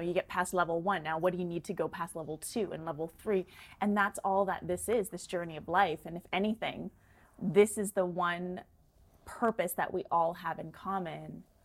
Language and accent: English; Vancouver, British Columbia, Canada; now in Los Angeles, United States; You know, I came from Canada. I moved from Vancouver in 2014.